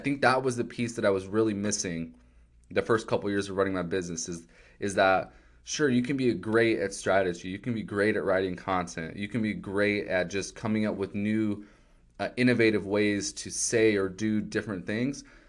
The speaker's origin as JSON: {"language": "English", "region": "California", "country": "United States", "tie": "born or raised there", "said": "So I'm from California originally, grew up in Southern California, pretty poor background."}